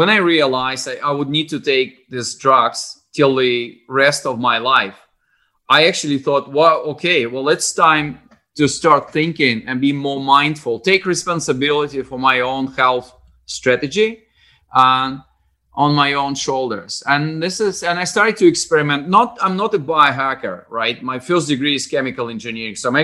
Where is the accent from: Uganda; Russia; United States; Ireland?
Russia; I'm obviously from Russia originally, and some people say that they are from the middle of nowhere. And I'm not this kind of guy. I'm from the end of nowhere. So my hometown was much closer to Japan, just across the sea, like 200 miles, than to regional capital. It was probably 500 miles.